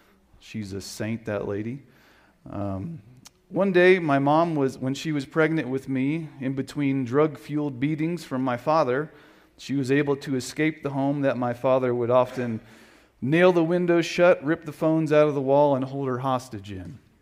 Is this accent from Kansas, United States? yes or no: yes; Topeka, Kansas, United States; moved away as an adult; We moved here from Topeka, Kansas, where my wife and I were both born and raised.